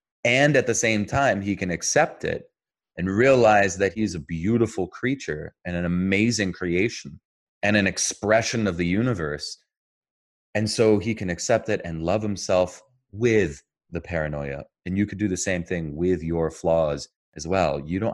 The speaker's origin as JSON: {"language": "English", "region": "New Jersey", "country": "United States", "tie": "born or raised there", "also_born_or_lived": "Israel", "said": "I was born in Israel, raised in New Jersey."}